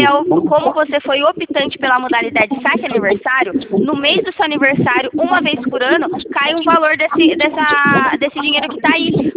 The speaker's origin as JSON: {"language": "Portuguese", "town": "Itatiba", "region": "São Paulo", "country": "Brazil", "said": "Eu sou de Itatiba, São Paulo."}